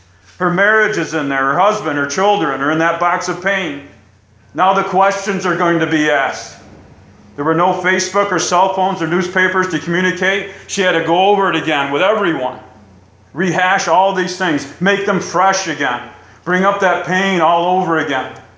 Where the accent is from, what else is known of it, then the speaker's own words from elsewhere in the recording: Owego, New York, United States; It's almost like a dream to me when I return back to the place where I grew up in Owego, New York.